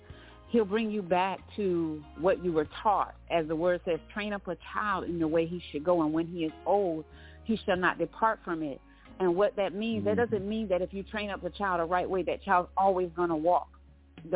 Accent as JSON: {"language": "English", "region": "Florida", "country": "United States", "tie": "born or raised there", "said": "Well, my conversion story goes back to when I was a child. Growing up in Florida, I first met Jesus through reading the Bible."}